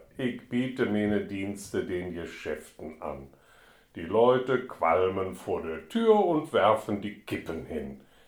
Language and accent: German; Stuttgart, Baden-Württemberg, Germany; born there; now in Berlin, Germany; Ich sag mal, ich bin in Stuttgart geboren, aber seit über 40 Jahren Berliner.